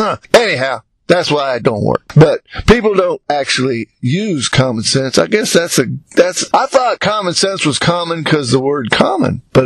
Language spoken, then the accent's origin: English; United States; born there; I'm glad I was born in America, because I really don't think I speak English. I speak American, but I'm really glad that I was born in America, because if this was not my native language, I wouldn't be able to operate in the world